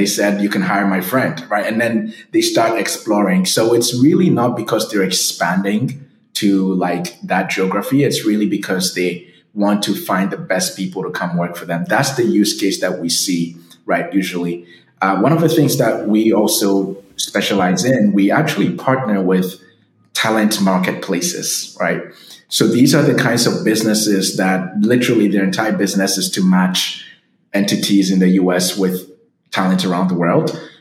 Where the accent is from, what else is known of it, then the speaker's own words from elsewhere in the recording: Ghana; I'm from Ghana. I grew up speaking English. The schools taught in English.